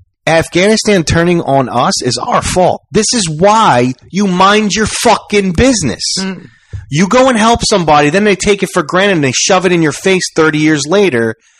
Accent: United States; born there; I come from a family who is literally from Italy. Okay. I'm American born. You know, I'm one of the few generations that were born here

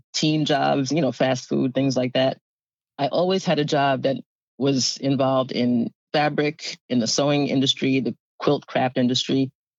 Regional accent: New Jersey, United States; also born or lived in New York City; I was born in New York City, an area called Spanish Harlem. I'm not sure if it's even called Spanish Harlem anymore, but it's uptown. I was born to my parents and my older brother. At age 7, I moved to New Jersey, and I've been there ever since.

